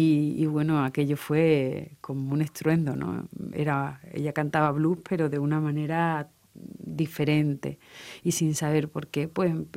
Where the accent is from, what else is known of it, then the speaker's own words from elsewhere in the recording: Seville, Andalusia, Spain; Lo de mi latinidad viene de padre y de madre, y mi infancia en Sevilla pues me han servido de mucho